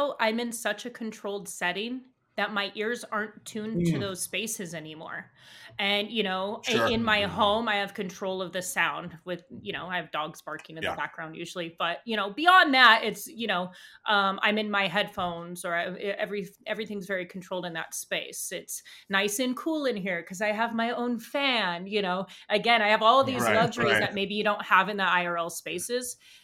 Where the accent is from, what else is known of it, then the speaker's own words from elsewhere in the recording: Denver, Colorado, United States; a friend of mine from Denver, I'm from Denver originally